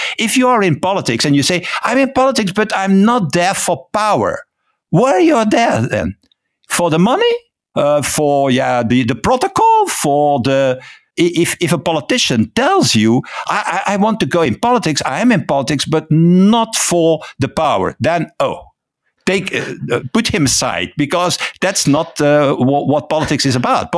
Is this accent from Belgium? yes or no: yes; Flanders, Belgium; first language Dutch; English is a second language; I live in Ghent, so I'm a Flemish. So my native language, my mother tongue, as you say, is Dutch.